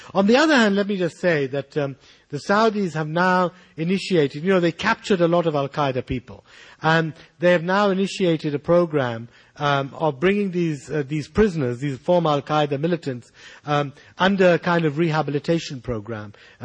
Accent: Pakistan; No, I'm from Pakistan normally.

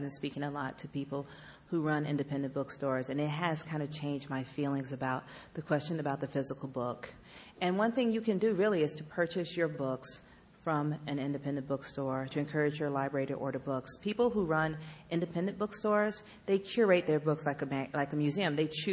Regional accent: Atlanta, Georgia, United States; also born or lived in Louisiana; She grew up in Louisiana. I grew up in Atlanta.

